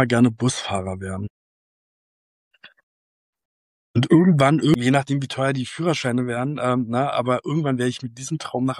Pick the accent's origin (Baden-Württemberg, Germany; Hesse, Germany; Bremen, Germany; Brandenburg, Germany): Brandenburg, Germany; ich in Brandenburg geblieben bin, also ich bin da nochmal 200 Kilometer weggezogen mit meiner Familie, aber nach wie vor in Brandenburg, weil es einfach meine Heimat ist.